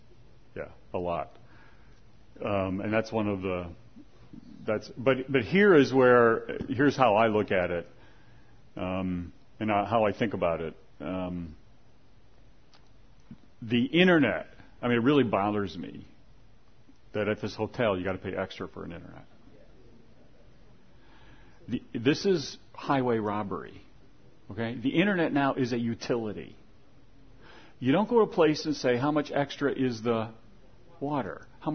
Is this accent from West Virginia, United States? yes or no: yes; West Virginia, United States; It's like, I'm from West Virginia, too.